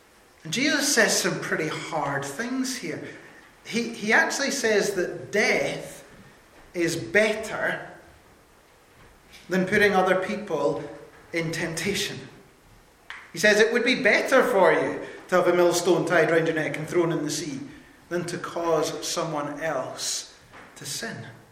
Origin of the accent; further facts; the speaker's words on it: United Kingdom; I have to say that's something that as British people we are good at.